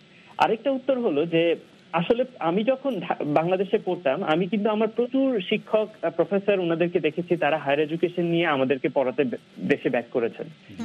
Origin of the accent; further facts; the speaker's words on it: Bangladesh; আমরা দেশেও বাংলাদেশি বিদেশেও বাংলাদেশি এবং আমাদের প্রতিটা কাজের সুফল বাংলাদেশ অবশ্যই ভোগ করতে পারবে আমি আশা করি।